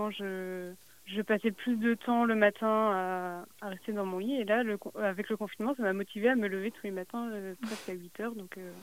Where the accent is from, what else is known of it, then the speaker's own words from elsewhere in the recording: France; j'ai 21 ans et je suis française.